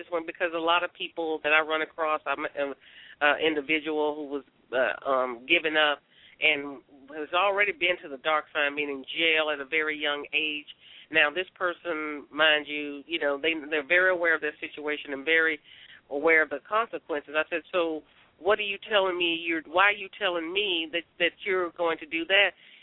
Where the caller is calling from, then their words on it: Houston, Texas, United States; I'm calling from Texas, right outside